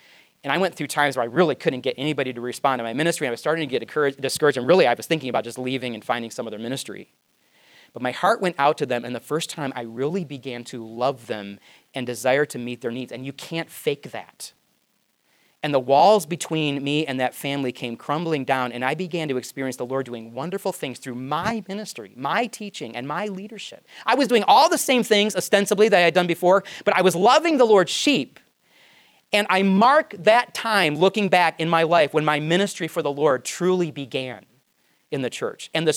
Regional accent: Michigan, United States

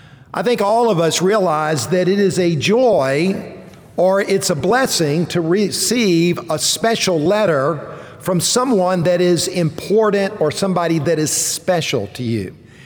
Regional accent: Columbia, South Carolina, United States; I grew up in Columbia, not far from here

